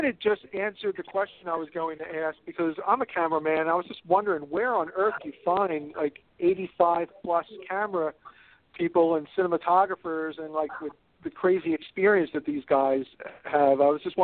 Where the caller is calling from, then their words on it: Philadelphia, Pennsylvania, United States; Hey, Simon. … calling from Philadelphia.